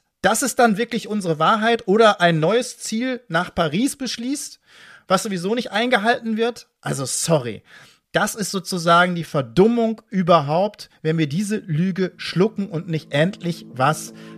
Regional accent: Dortmund, North Rhine-Westphalia, Germany; das muss ich natürlich als Dortmunder sagen

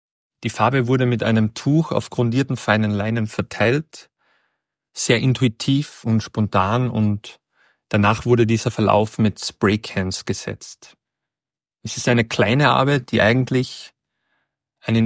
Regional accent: Carinthia, Austria; born there; now in Tyrol, Austria; Ich wurde 1987 in Kärnten geboren, lebe und arbeite zurzeit in Tirol.

